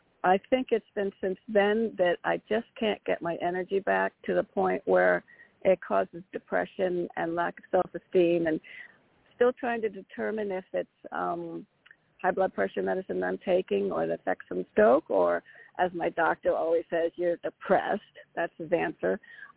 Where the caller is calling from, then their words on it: Connecticut, United States; from Connecticut.